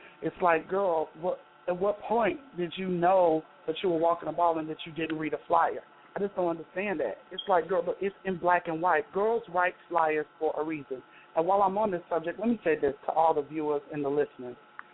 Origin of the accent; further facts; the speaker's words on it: Chicago, Illinois, United States; Well, that's because I came from Chicago, and then, you know, I kind of moved to the area